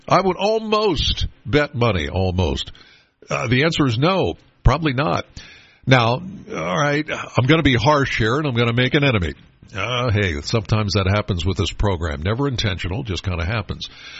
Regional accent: Penns Valley, Pennsylvania, United States; I've mentioned a million times, I'm from Penns Valley.

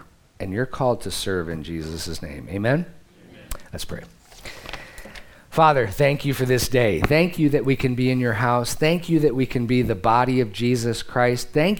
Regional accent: United States; You know, I'm from the Midwest, so it's a little dark.

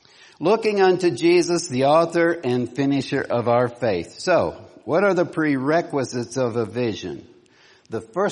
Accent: Ripley, West Virginia, United States; I'm from Ripley, West Virginia. And if you want to visit a colorful place, come see us sometime.

